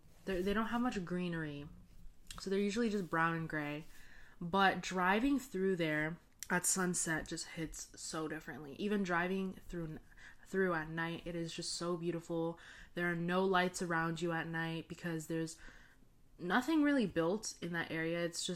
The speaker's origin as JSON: {"language": "English", "region": "California", "country": "United States", "said": "I always tell people, when I tell people I'm from Orange County and college, I'm from Orange County."}